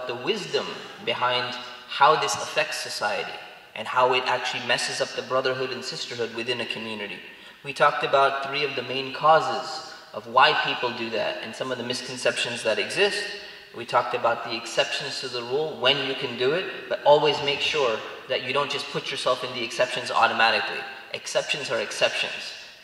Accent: Tustin, California, United States; I was born in Cerritos, California, which is Southern California. It has the exact opposite weather that you're having right now.

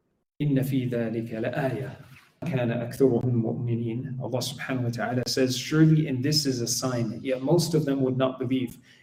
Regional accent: Quebec, Canada; And I remember growing up in Quebec

